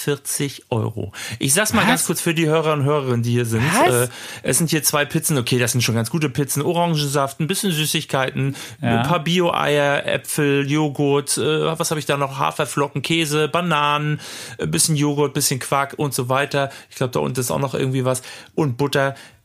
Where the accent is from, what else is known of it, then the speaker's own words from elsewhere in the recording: Mecklenburg-Vorpommern, Germany; In Mecklenburg-Vorpommern, in meiner Heimat.